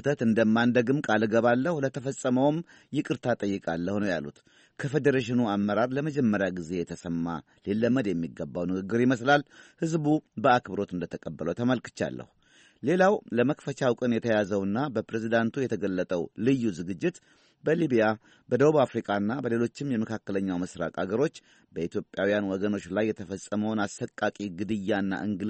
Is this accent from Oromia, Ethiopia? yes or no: yes; Tulu Dimtu, Oromia, Ethiopia; born there; በተለየ ትውልድ ቦታዬን ቱሉ ዲምቱን ስላነሳችሁልኝ ደስ ብሎኛል።